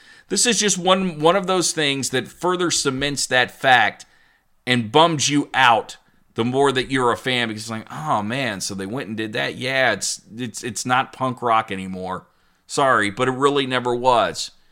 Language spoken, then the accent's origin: English; United States; And no, I am an American, and I don't want to see that change here in America anytime soon